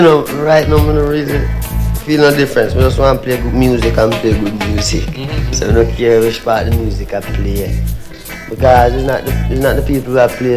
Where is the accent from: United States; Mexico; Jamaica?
Jamaica; Well, being Jamaican. Well, here it's going on, Neville. Being Jamaican. I don't say being Jamaican, you know. I see myself as a Rasta, being Rasta.